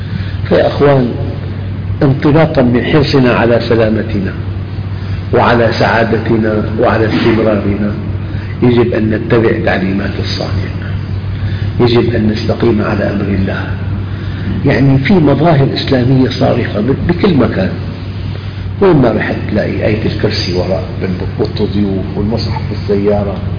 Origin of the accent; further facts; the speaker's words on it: Syria; نحن عندنا بالشام في نعوات تلصق على الجدران